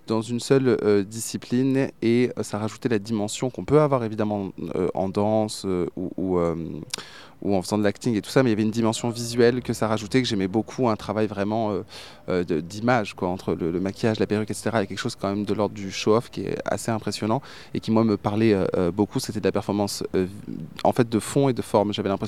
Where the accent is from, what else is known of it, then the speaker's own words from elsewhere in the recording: Arles, Provence-Alpes-Côte d'Azur, France; parce qu'à la base je suis originaire d'Arles.